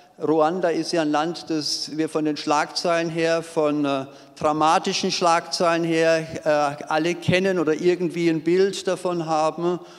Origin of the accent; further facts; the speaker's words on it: Ulm, Baden-Württemberg, Germany; Meine Frau und ich, wir kommen aus Ulm, das wurde schon gesagt